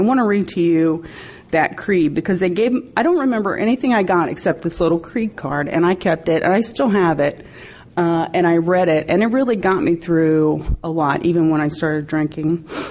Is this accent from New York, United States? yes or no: no; Athens, Ohio, United States; I'm from Athens, Ohio, and I have some friends in the audience, thank goodness.